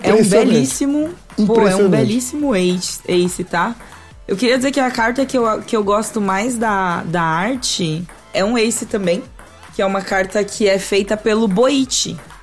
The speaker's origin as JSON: {"language": "Portuguese", "town": "Ribeirão Pires", "region": "São Paulo", "country": "Brazil", "said": "eu de Ribeirão Pires, assim."}